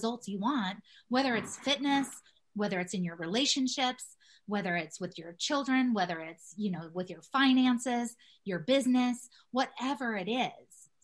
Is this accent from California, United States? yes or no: no; Denver, Colorado, United States; I grew up in Southwest Denver, totally in the hood.